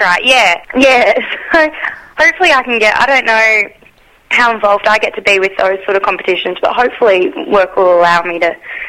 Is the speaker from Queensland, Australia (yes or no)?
yes; Gold Coast, Queensland, Australia; Yeah, I'm from the Gold Coast.